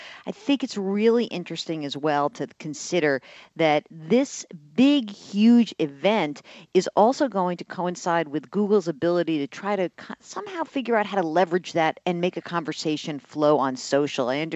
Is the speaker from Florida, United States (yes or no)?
no; New York City, New York, United States; If you figure that a third of them are New Yorkers, and I'm a New Yorker and no one looks up in New York